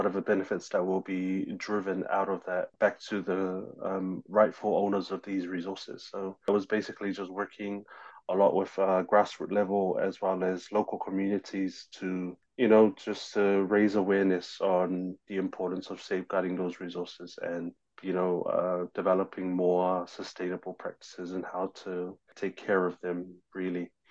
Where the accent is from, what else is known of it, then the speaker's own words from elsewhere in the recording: Samoa; I'm from Samoa, a small island in the South Pacific, population of just less than 200,000. I was born and bred there. Coming to Essex was through a scholarship program